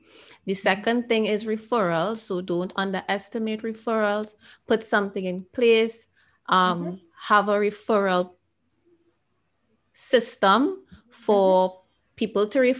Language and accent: English; Trinidad & Tobago; My background is that I am a Caribbean person. I am Trinidadian and I serve people all over the world.